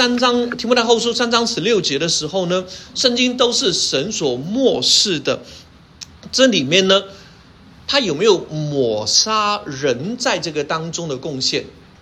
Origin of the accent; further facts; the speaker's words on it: China; 就是它翻译成我们中国人能够理解的这个意思。